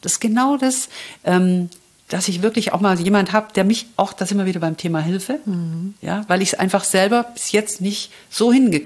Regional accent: Baden-Württemberg, Germany; Ich bin ja aus dem Schwabeländle.

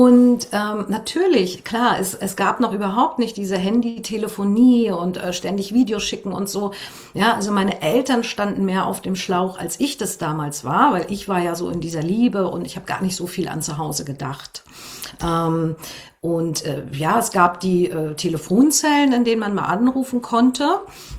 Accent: Mecklenburg-Vorpommern, Germany; Ich bin in einem Land geboren, was es heute nicht mehr gibt. Ich bin in der DDR geboren und bin dort auch groß geworden, im wunderschönen Mecklenburg-Vorpommern.

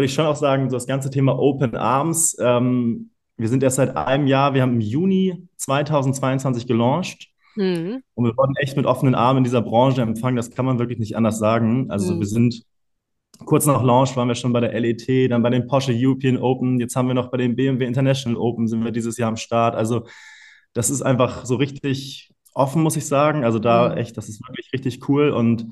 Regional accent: Hamburg, Germany; ich bin ein Hamburger Jung, 33 Jahre alt.

